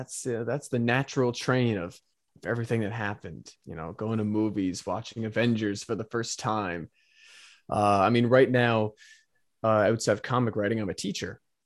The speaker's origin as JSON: {"language": "English", "town": "Charlottetown", "region": "Prince Edward Island", "country": "Canada", "tie": "born there", "said": "I was born in Prince Edward Island, Charlottetown, Prince Edward Island, Canada, and itty bitty little island in the great big country there."}